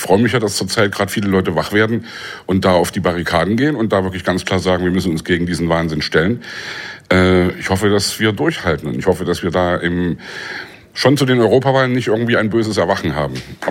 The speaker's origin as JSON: {"language": "German", "town": "Leipzig", "region": "Saxony", "country": "Germany", "tie": "born or raised there", "said": "Also ich komme aus dem Osten, ich bin in Leipzig groß geworden, ich habe die Montagsdemos damals miterlebt"}